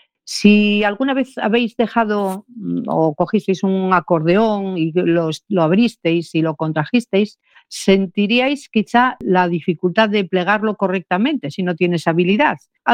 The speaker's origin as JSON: {"language": "Spanish", "town": "Arganza", "region": "Castile and León", "country": "Spain", "tie": "born or raised there", "said": "Hoy estoy en el Bierzo, en un pueblo Bierzo. En Arganza. Sí, mi pueblo."}